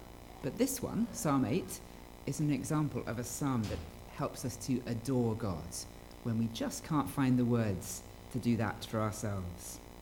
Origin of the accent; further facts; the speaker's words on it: United Kingdom; That could be because I'm British.